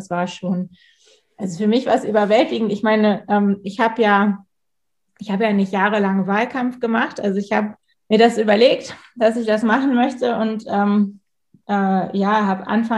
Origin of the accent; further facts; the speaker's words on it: Pinneberg, Schleswig-Holstein, Germany; ich komme ja aus Pinneberg, ich sage mal, Pinneberg liegt so ein bisschen zu Hamburg wie Stockelsdorf zu Lübeck. Also es ist direkt da dran.